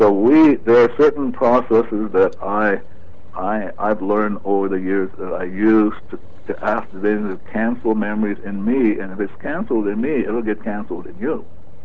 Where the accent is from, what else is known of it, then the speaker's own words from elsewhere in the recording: Waianae, Hawaii, United States; when I grew up in Waianae, in a very tough neighborhood